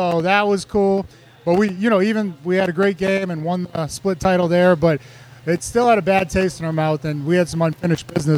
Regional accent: Massachusetts, United States; I grew up in Massachusetts, of course.

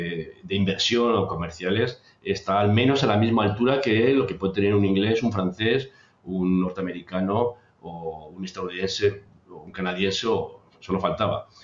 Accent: Spain; donde yo soy español, pero como bien has dicho al principio, soy iberoamericano

